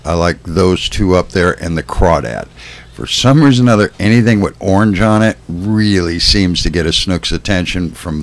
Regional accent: Illinois, United States; born there; Because I was born in Illinois.

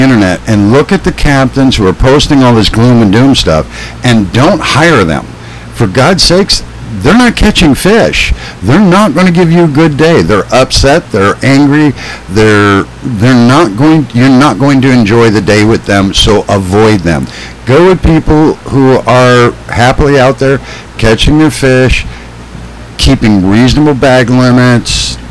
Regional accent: United States; I'm not always proud to be an American. I've been outside of the country too much to always be proud I'm an American.

